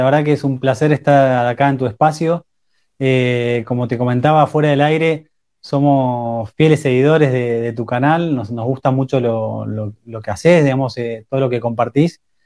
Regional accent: Argentina; yo tengo 43 años, soy argentino, ítalo-argentino, digamos. Soy casado hace 8 años, tengo 4 hijos y vivimos, ahora estamos en Argentina, digamos, vivimos en Buenos Aires.

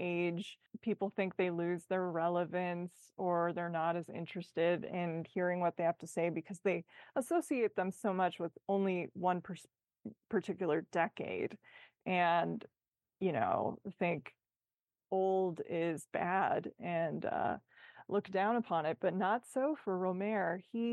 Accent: Midwest, United States; I think I'm from the Midwest. You sort of put your best foot forward.

